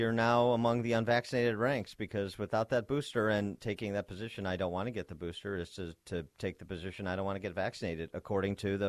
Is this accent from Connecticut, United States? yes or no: no; Wheaton, Illinois, United States; And Wheaton, my hometown.